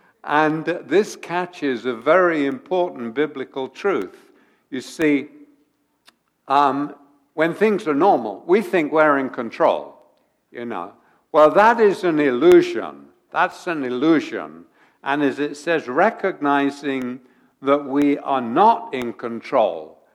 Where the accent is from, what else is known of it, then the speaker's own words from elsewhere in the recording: London, United Kingdom; I grew up in London in the days when they used to burn a lot of coal.